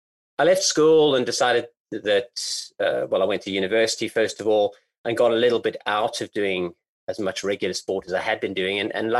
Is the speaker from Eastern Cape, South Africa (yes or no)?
yes; Port Elizabeth, Eastern Cape, South Africa; I grew up in a little place on the southeast coast of South Africa called Port Elizabeth. It's not such a little place anymore, but when I was growing up, it was kind of the size of a large town, but it was referred to as a city because it had a cathedral.